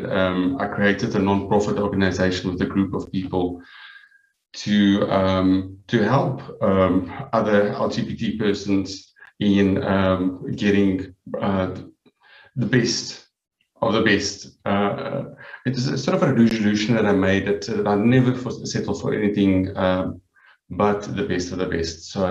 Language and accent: English; South Africa; from South Africa, web developer by trade